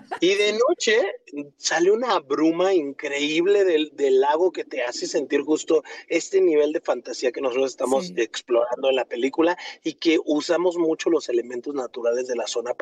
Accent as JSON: {"language": "Spanish", "region": "Guanajuato", "country": "Mexico", "said": "Yo, por ejemplo, soy de Guanajuato y reconozco tradiciones como el baile de los viejitos"}